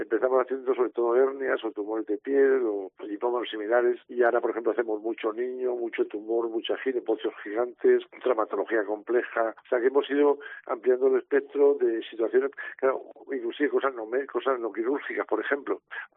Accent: Region of Murcia, Spain; La mayor parte son murcianos, o somos murcianos.

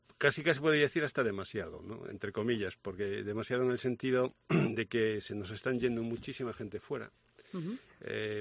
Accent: Galicia, Spain; somos gallegos

